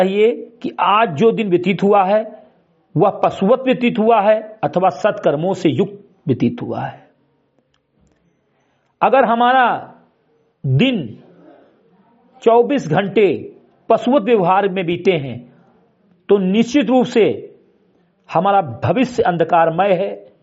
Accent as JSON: {"language": "Hindi", "town": "Bahraich", "region": "Uttar Pradesh", "country": "India", "tie": "born or raised there", "said": "ग्राम सभा सिमरी कटई विकासखंड मिनपुरवा जनपद बहराइच का मूल निवासी हूं"}